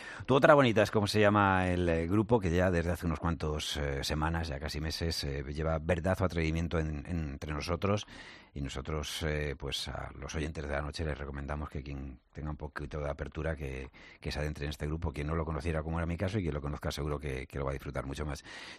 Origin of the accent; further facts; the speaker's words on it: Madrid, Community of Madrid, Spain; Bueno, yo soy madrileño, nacido en Madrid, madrileño, o sea, no sé, es mi lugar en el mundo